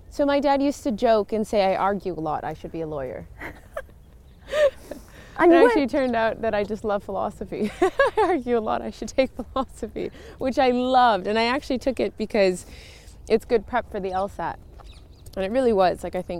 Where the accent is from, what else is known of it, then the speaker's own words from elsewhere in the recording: Montreal, Quebec, Canada; born there; I was born in Montreal